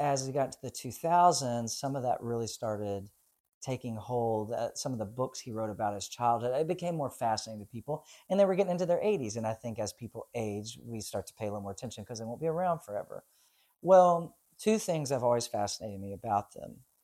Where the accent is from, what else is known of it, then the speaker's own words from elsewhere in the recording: Nashville, Tennessee, United States; And they introduced me, said I was from Nashville.